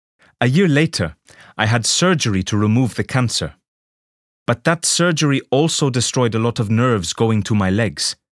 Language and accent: English; Sweden; I grew up in Sweden with my parents and my two brothers.